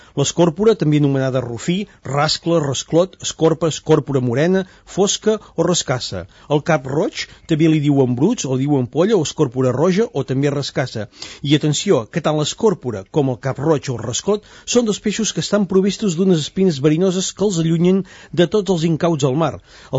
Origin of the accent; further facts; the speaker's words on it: Catalonia, Spain; Jo que sóc de la Garrotxa